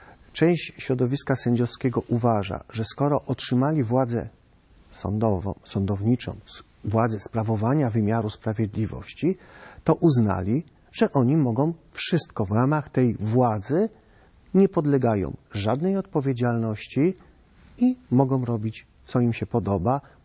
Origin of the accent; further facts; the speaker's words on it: Kraków, Lesser Poland, Poland; na przykład my tutaj jesteśmy z Krakowa